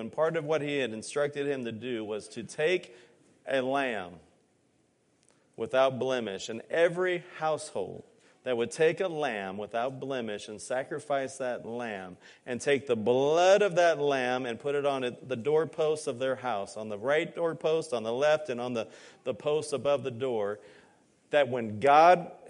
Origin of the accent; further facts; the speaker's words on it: Los Angeles, California, United States; I grew up in California. Probably half of my friends or more were Jewish growing up where I grew up in Los Angeles.